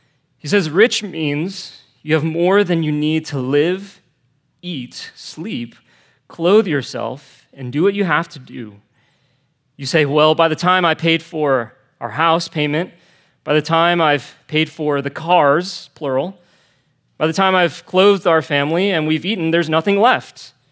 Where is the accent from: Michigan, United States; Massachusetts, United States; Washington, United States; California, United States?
California, United States; Torrance; I grew up around here. I'm from Torrance.